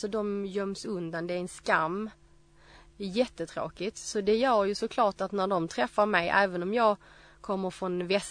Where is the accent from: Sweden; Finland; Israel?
Sweden; Skåne; jag är ju inte bara blind, utan jag är ju också kvinna och jag är ju från Skåne